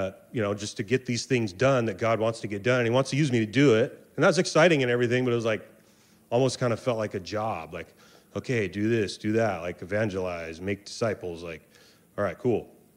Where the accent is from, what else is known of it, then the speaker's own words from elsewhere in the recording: Seaside, United States; We moved back here. I grew up in Seaside, but we moved back to the area here.